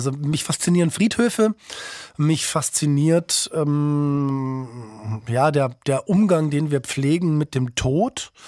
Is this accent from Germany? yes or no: yes; Munich, Bavaria, Germany; Spielt auch in meiner Heimatstadt München, wo ich mich sehr gut auskenne.